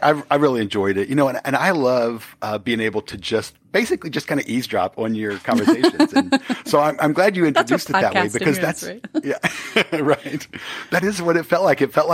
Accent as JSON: {"language": "English", "region": "Oklahoma", "country": "United States", "tie": "born or raised there", "also_born_or_lived": "Washington State", "said": "Well, so, you know, I grew up in Oklahoma"}